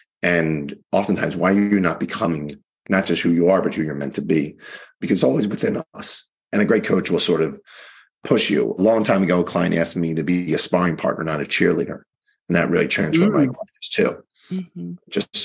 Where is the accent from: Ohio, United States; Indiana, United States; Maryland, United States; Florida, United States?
Maryland, United States; Baltimore; I hail from Baltimore, where I was a lawyer.